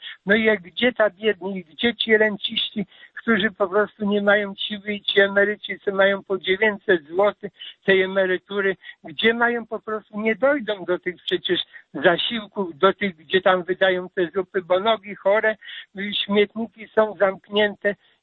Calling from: Łódź, Łódź Voivodeship, Poland; dzwonię z Łodzi

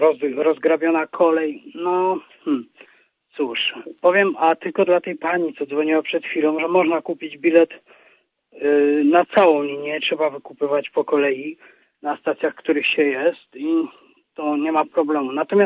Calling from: Nysa, Opole Voivodeship, Poland; dzwonię z Nysy.

